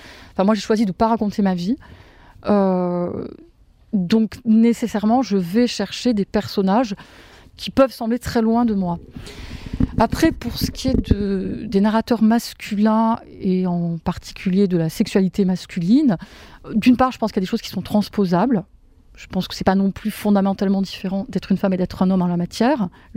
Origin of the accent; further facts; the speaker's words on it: Marseille, Provence-Alpes-Côte d'Azur, France; Et puis, par ailleurs, je suis marseillaise.